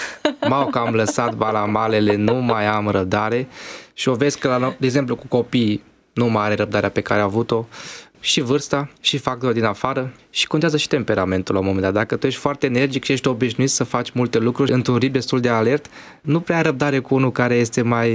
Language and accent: Romanian; Transylvania, Romania; mă ajută și zona din care vin. Sunt ardelean.